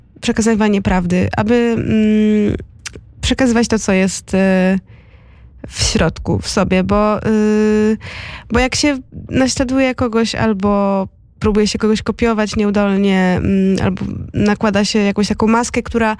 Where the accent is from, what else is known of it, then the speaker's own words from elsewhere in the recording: Lublin Voivodeship, Poland; jestem z okolic Lublina, więc tam już po prostu i czuję się prawie jak w domu